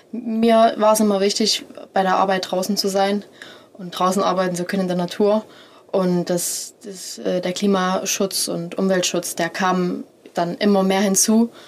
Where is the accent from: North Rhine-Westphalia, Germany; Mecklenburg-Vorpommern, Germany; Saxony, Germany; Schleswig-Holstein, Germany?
Saxony, Germany; Leipzig; Bei der Stadt bin ich da drauf gekommen, weil es ja meine Heimat quasi ist. Ich wohne zwar nicht direkt in Leipzig, aber es war natürlich immer schon ein großer Teil von meinem Leben.